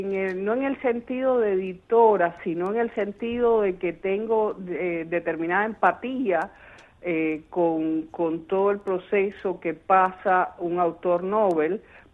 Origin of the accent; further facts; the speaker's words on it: Cuba; also born or lived in Miami, United States; yo nací en Miami, pero viví en Cuba, todo, o sea, crecí en Cuba.